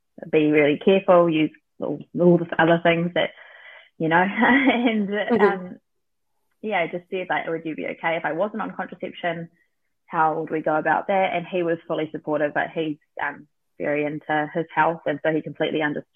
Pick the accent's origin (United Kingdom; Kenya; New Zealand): New Zealand; Auckland; now in Hawke's Bay, New Zealand; I've got my partner, Quinn. We are down in the Hawke's Bay. I'm from Auckland, but I moved down here a couple of years ago after doing long distance with Quinn.